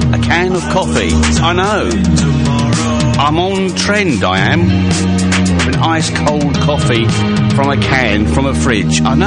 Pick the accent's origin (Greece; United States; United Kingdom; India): United Kingdom; And they know I'm British.